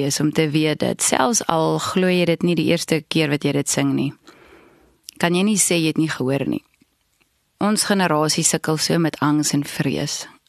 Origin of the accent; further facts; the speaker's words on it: Windhoek, Khomas, Namibia; Ons het groot geword in Windhoek